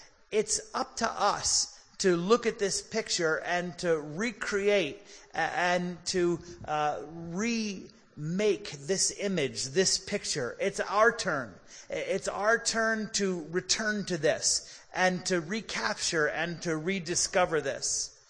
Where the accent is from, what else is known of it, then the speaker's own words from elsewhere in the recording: Philadelphia, Pennsylvania, United States; Philadelphia is my hometown.